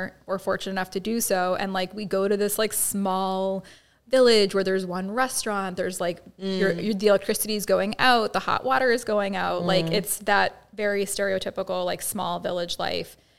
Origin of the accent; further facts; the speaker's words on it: Sharon, United States; knew my family growing up in Sharon and, you know, going through the school systems and stuff.